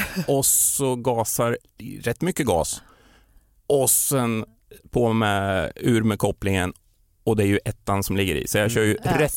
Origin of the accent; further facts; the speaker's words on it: Lindesberg, Örebro County, Sweden; Nej, jag är ju från Lindesberg från början.